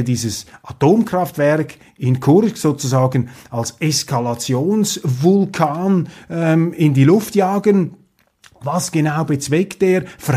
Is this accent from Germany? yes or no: no; Switzerland; Mir fehlt wohl als Schweizer auch das, ja, das ursprüngliche Verständnis für diesen, nennen wir es, sympathischen Größenwahn unserer französischen Freunde